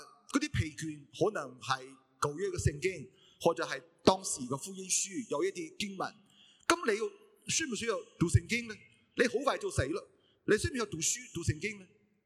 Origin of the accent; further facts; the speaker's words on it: Shandong, China; 按照我们山东人的规矩呢